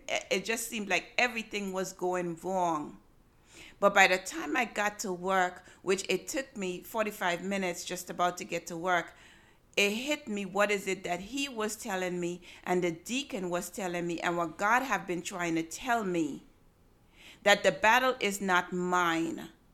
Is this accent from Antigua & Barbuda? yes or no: yes; Freetown, Saint Philip, Antigua & Barbuda; When I was a little girl growing up in Freetown in Antigua, I used to go to church every Sunday.